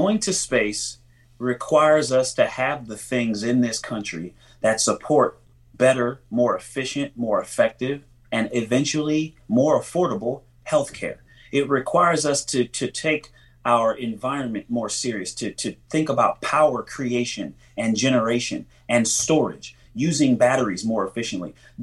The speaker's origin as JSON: {"language": "English", "town": "Pomona", "region": "California", "country": "United States"}